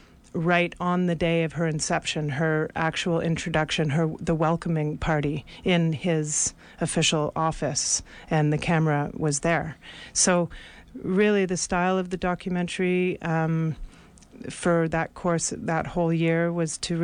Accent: Canada; And as a Canadian

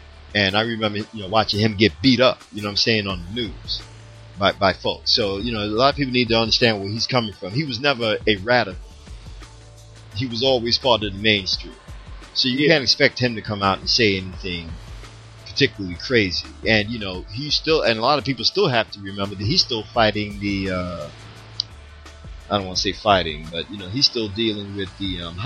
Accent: Philadelphia, Pennsylvania, United States; I'm from the East Coast, from Philly.

